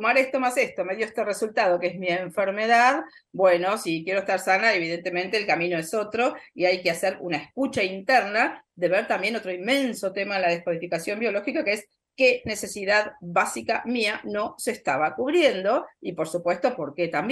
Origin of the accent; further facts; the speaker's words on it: Buenos Aires, Argentina; Provincia de Buenos Aires.